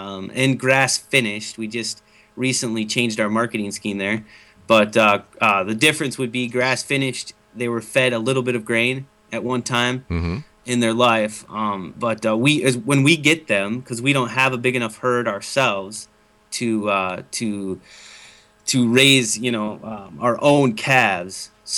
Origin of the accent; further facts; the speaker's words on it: Brainerd, Minnesota, United States; I was raised in town in Brainerd, yes.